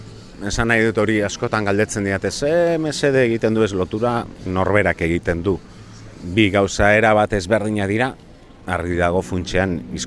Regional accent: Durango, Basque Country, Spain; Durangarra naiz

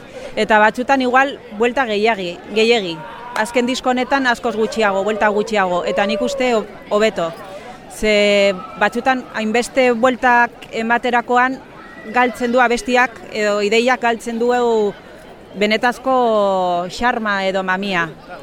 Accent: Vitoria-Gasteiz, Basque Country, Spain; born or raised there; Basque is a second language; also born or lived in Bilbao

